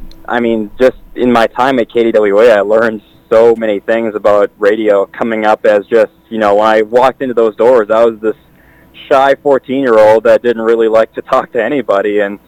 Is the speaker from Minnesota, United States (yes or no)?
yes; Hastings, Minnesota, United States; I am from Hastings. Yeah, born there for the most part, raised there. Family from there.